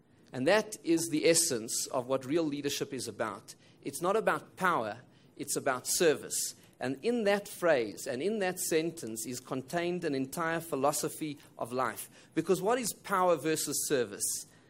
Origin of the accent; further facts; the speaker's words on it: South Africa; how can we as the South African Jewish community contribute to creating a better future for all South Africans?